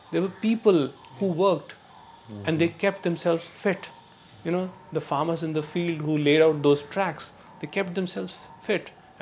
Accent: Punjab, India; English is a second language; Like, I come from the Punjabi family.

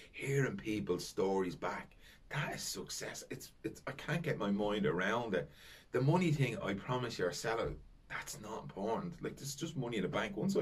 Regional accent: Dublin, Leinster, Ireland; I just love the fact that we are from the Liberties and we're representing.

